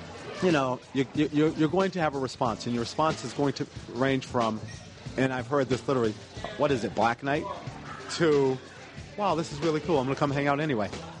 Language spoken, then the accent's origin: English; Boston, Massachusetts, United States; I am from Boston, Massachusetts.